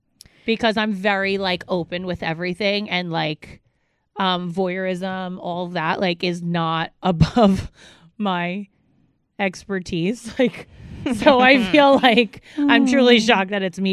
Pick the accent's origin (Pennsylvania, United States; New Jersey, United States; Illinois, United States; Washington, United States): New Jersey, United States; I'm from Jersey.